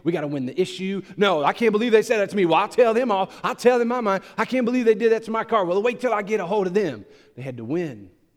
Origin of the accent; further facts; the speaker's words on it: Louisiana, United States; We're Cajun folks, so we just disagree over spices.